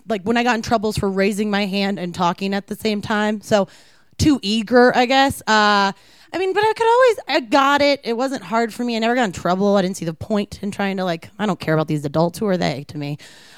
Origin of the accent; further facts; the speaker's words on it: Maryland, United States; born there; also born or lived in Asheville, North Carolina; So as a small youth, I was born in Maryland. No, I'm not named after it. My parents got separated. My mom, we all moved into my aunt's basement in Asheville, North Carolina for a year.